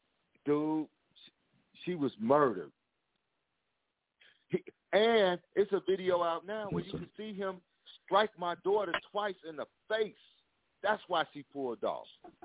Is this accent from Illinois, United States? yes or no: yes; Chicago, Illinois, United States; I'm from Chicago, you know.